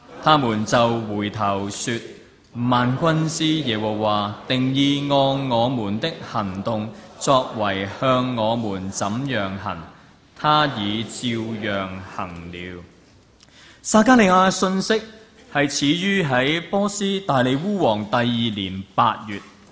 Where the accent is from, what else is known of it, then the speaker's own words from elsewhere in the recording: Hong Kong; 今天我们作为香港人，我们都很难明白什么是国破家亡的情况。